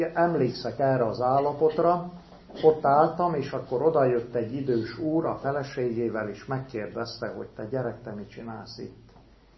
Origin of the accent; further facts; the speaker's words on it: Mamaia, Constanța County, Romania; 13 éves koromig a szüleim kalotaszegi kézimunkákat ott árultak. Ott nőttem fel a román tengerparton